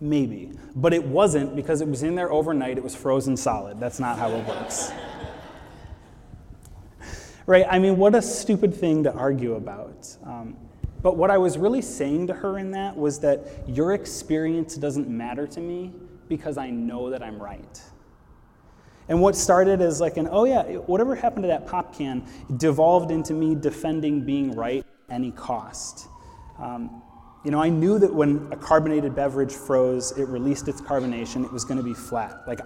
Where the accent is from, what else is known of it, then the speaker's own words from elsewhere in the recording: Michigan, United States; I'm from Michigan. That's right. I got some fellow Michiganders here.